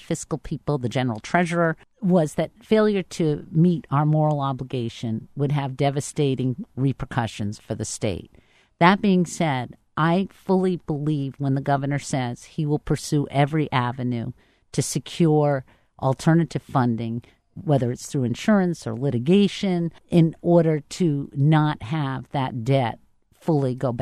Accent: Newport, United States; And that may be because I'm from Newport, where I have many retired veterans and federal employees who are actually single payer for all extent and purposes now.

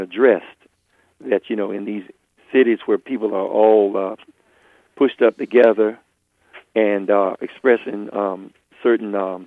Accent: the South, United States; I grew up in the South, and my grandparents raised me. My grandfather was a Baptist minister.

